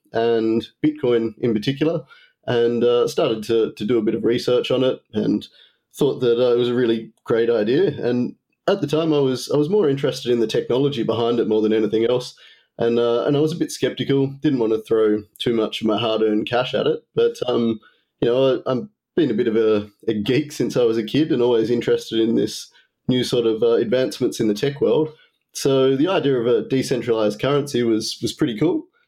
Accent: Tasmania, Australia; I'm from Tasmania. I'm in my 30s.

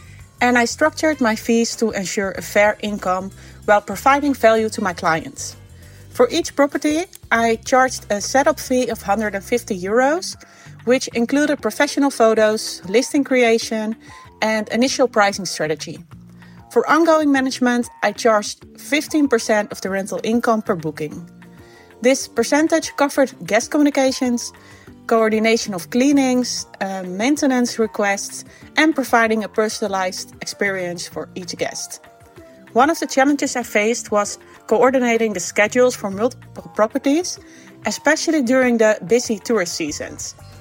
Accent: Amsterdam, North Holland, Netherlands; from Amsterdam.

